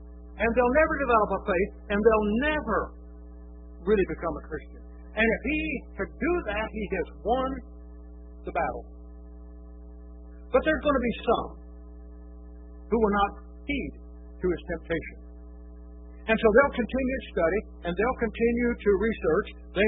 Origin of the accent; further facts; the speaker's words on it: Ohio, United States; We had a neighbor back on the farm. I was raised in Northeast Ohio. Quite a large farm.